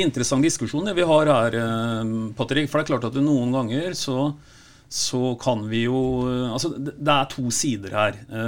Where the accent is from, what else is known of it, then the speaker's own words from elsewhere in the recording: Sarpsborg, Østfold, Norway; vi kommer i prat rett og slett bare på grunn av at han aner at jeg er sarping